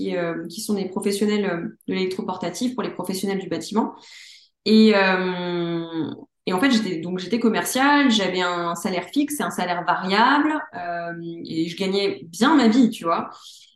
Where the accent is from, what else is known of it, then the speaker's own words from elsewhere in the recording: Lyon, Auvergne-Rhône-Alpes, France; j'ai 29 ans, je suis lyonnaise, investisseuse et entrepreneur.